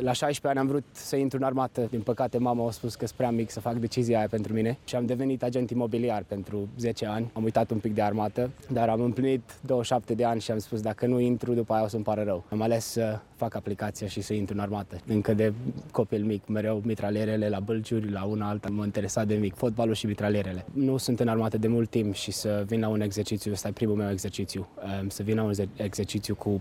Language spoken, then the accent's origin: Romanian; Romania; Au crezut că poate sunt englez și nu mai știu un pic de românește, dar când le-am spus că sunt români, toți au venit, m-au îmbățișat ca frații români.